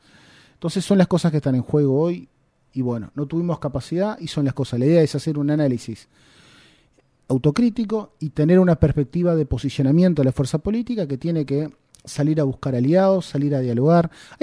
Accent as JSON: {"language": "Spanish", "region": "Rivera", "country": "Uruguay", "said": "Yo soy de Rivera, soy del interior."}